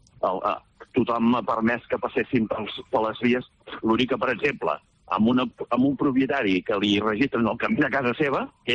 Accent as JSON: {"language": "Catalan", "town": "Castellfollit del Boix", "region": "Catalonia", "country": "Spain", "said": "un municipi com el que sóc jo, que sóc de Castellfollit del Boix"}